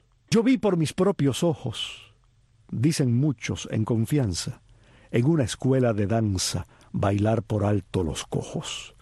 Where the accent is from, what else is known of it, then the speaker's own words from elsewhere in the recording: Oriente, Cuba; aún siendo oriental y pasando muchos veranos en el campo